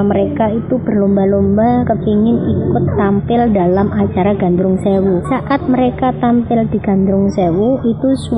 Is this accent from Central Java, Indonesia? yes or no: yes; Purworejo, Central Java, Indonesia; lebih-lebih untuk saya dari Purworejo.